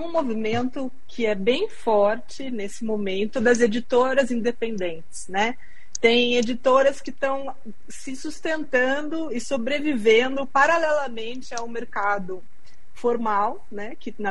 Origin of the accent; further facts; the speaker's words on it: São Paulo, Brazil; Eu sou paulistana.